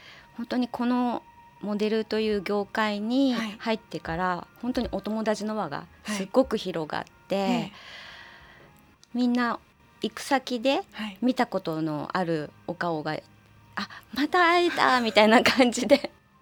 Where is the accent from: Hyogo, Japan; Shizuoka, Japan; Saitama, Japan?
Saitama, Japan; Niiza; now in Nishitokyo, Japan; 子供の頃は北口新座市に住んでいて、で、ね、で結婚してから南口、はい、西東京市市民になって